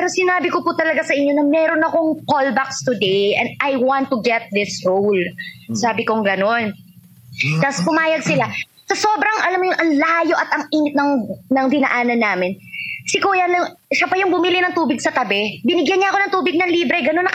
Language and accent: Tagalog; Quezon City, Metro Manila, Philippines; I'm from Quezon City, okay?